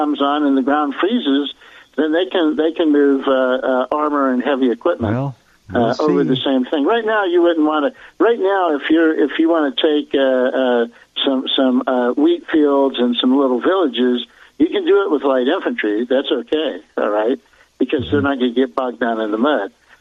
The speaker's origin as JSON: {"language": "English", "country": "United States", "said": "I'm an American, and I want to live in America."}